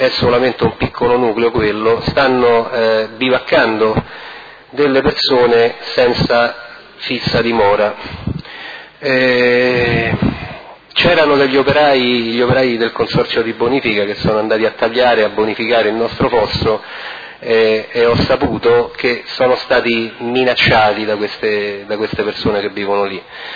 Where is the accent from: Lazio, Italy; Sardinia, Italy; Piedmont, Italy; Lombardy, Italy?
Lazio, Italy; Rome; Io sono di Roma